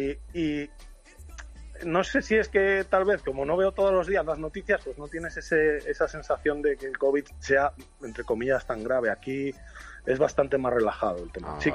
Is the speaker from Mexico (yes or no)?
no; Folgoso, Castile and León, Spain; No, yo soy de León, de un pueblo pequeño que se llama Folgoso